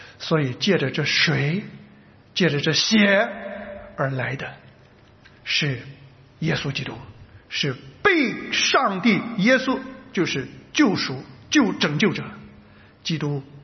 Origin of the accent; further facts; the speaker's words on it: China; now in Australia; 我们是中国人？我们是华人？我们现在在哪里？我们在 Australia。 我那时候来澳洲的时候，